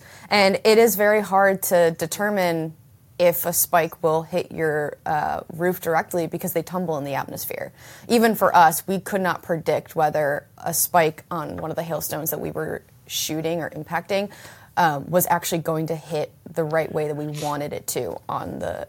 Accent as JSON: {"language": "English", "town": "Rochester", "region": "New York", "country": "United States", "said": "Like, I'm from Rochester, New York, and I remember hail when I was growing up"}